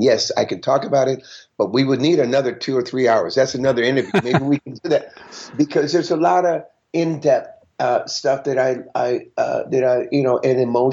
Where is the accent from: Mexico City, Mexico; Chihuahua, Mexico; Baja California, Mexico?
Baja California, Mexico; Tijuana; I grew up in Mexico, by the way, in the little town south of the border, San Diego, which is where I'm at right now, Tijuana.